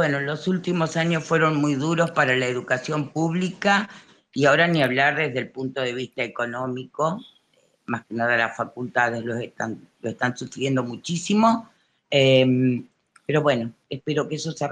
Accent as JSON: {"language": "Spanish", "region": "Santa Fe", "country": "Argentina", "tie": "born or raised there", "said": "ahora es prácticamente un barrio de Rafaela ya, un barrio de casas quintas, ha crecido mucho, no es más mi pueblo de la infancia"}